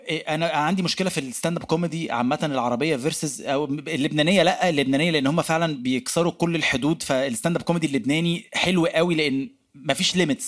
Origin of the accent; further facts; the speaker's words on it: Egypt; فاحنا يعني الدنيا برضو مش سهلة قوي عندنا في مصر، بلد مفرفشة اكتر سنة